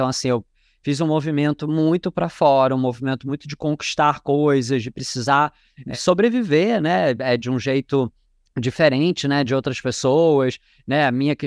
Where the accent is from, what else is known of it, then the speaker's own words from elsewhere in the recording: Rio de Janeiro, Brazil; eu nasci no Rio de Janeiro, na Zona Norte, né, numa área extremamente urbana, sei lá, 1h30, 2 horas de um ônibus da praia.